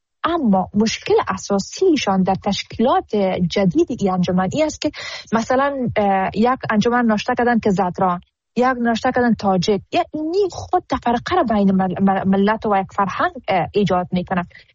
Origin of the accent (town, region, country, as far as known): Afghanistan